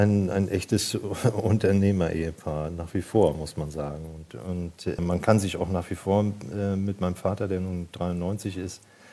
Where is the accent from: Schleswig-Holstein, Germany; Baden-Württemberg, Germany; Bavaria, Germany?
Schleswig-Holstein, Germany; aber ich bin Schleswig-Holsteiner und bin das mit Leib und Seele